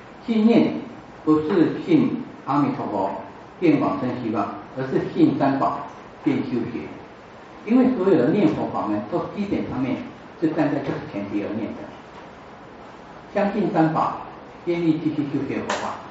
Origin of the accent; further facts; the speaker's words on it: China; 像我们中国人说这样的啊，天助自助